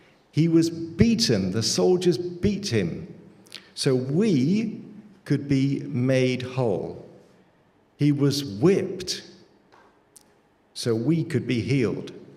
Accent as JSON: {"language": "English", "country": "United Kingdom", "said": "Not just Britain, Great Britain. Great Britain, very important."}